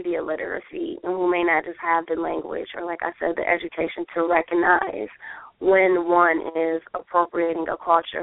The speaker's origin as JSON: {"language": "English", "town": "Detroit", "region": "Michigan", "country": "United States", "tie": "born or raised there", "said": "as a radical, brave, Black woman, queer feminist, you know, who was born and raised in Detroit and who has a great love for Black folk and for my people and for humanity."}